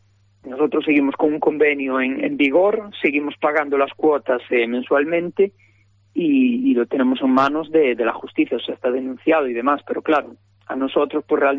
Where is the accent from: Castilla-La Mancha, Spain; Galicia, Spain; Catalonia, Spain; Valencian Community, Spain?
Galicia, Spain; Vilagarcía de Arousa; nosotros somos de Vila García, la Asociación Nación Vila García, y todos somos de allí.